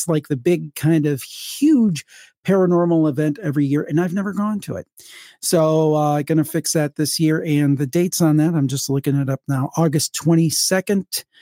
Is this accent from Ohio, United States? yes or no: yes; Ohio, United States; That's in my home state of Ohio, in Canton, Ohio.